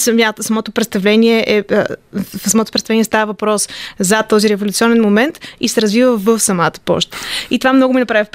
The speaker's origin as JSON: {"language": "Bulgarian", "town": "Sofia", "region": "Sofia City", "country": "Bulgaria", "tie": "born there", "said": "на 26 години съм, родена съм в София"}